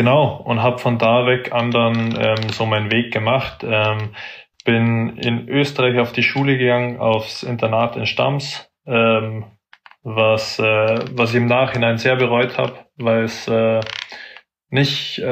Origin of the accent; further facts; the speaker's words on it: Munich, Bavaria, Germany; Ich bin aus München, bin München City aufgewachsen, also in Schwabing.